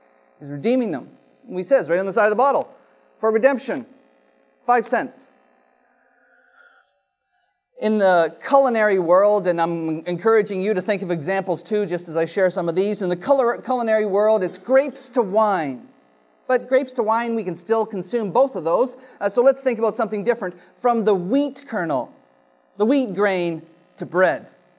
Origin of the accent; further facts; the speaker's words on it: Canada; I don't know, as a Canadian, I somehow have this view that I can get transformation and redemption without any pain.